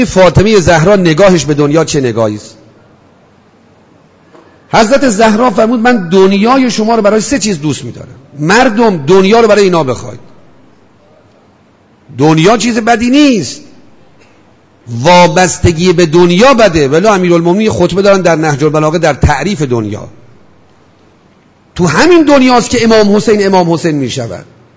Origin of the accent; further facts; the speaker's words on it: Shiraz, Fars, Iran; گفت شما کجایی هستی؟ گفتم من اهل شیراز.